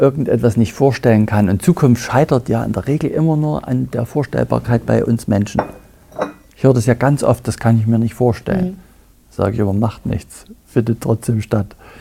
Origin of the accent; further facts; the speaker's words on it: Freiberg, Saxony, Germany; Ich komme ja aus Freiberg, Sachsen. Und es ist eine alte Bergbauregion, 300, 400 Jahre alte Tradition, Silberbergbau und so weiter.